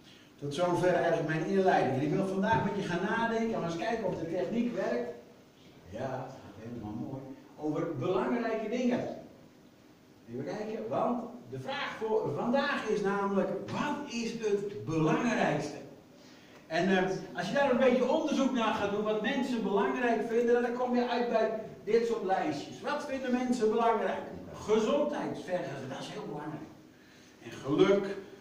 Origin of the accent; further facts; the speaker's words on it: Netherlands; Nou, en als Nederlanders zijn we ontzettend gelukkige mensen, jongens.